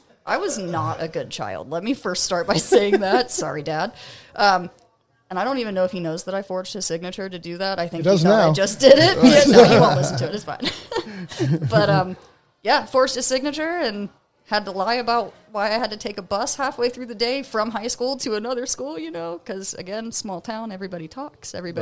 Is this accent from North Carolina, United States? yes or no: no; Lisbon, Ohio, United States; So I'm from Northeast Ohio, a podunk middle of nowhere town called Lisbon. It's literally like 3,000 people still in 2022.